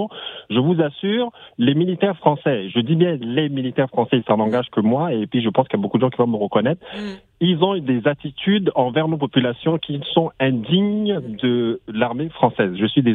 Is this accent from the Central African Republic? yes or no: yes; Central African Republic; Je suis centrafricain.